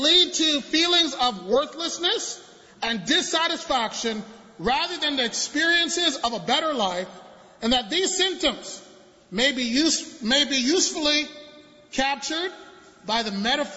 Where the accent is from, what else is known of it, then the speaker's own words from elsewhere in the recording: Toronto, Ontario, Canada; You know, I'm from Toronto. And let's just say, this happens at where I lived.